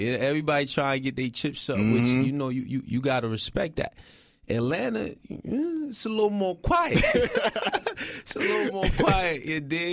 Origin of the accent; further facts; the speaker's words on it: Haiti; now in New York, United States; Once I moved from Haiti into New York, I was on Flatbush, Brooklyn.